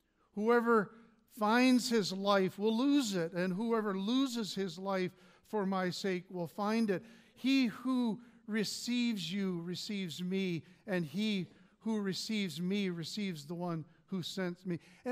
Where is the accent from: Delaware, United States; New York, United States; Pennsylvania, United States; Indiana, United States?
Pennsylvania, United States; Lewisburg; or Lewisburg, Pennsylvania, my hometown